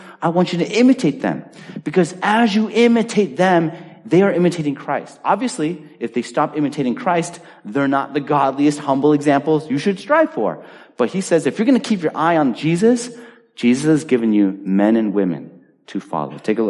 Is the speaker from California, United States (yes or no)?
yes; California, United States; At least when I grew up in California, they didn't even get our fourth quarter grades, apparently.